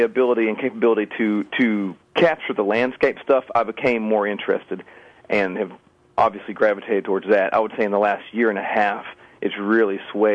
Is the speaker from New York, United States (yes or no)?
no; Arkansas, United States; I'm from Southwest Arkansas, and then I graduated from ASU.